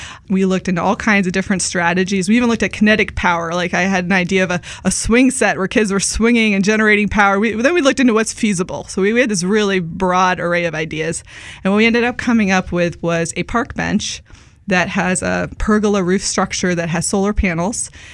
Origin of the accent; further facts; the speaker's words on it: Amherst, New Hampshire, United States; And the name Village Green came out of my hometown. I'm from a very small town in New Hampshire.